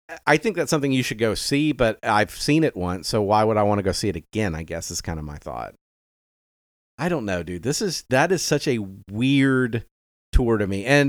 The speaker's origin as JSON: {"language": "English", "region": "the South", "country": "United States", "said": "You know, we're from the South."}